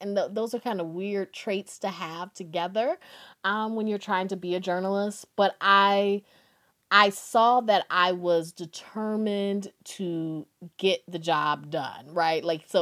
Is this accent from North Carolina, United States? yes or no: yes; Durham, North Carolina, United States; You know, I'm from Durham, North Carolina. So it felt like I was going to a place where I, you know, would really be challenged, but that I could really grow.